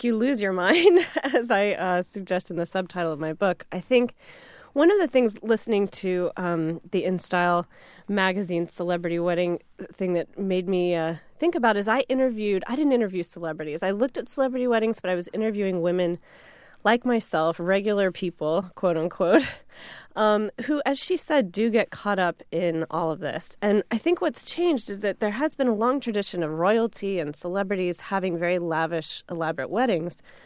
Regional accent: Texas, United States; The South has a tradition of that. I grew up in Texas, actually, but chose not to get married there.

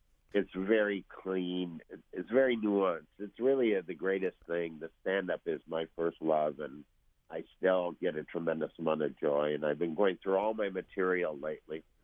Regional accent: Midwest, United States; I'm really a Midwesterner at heart.

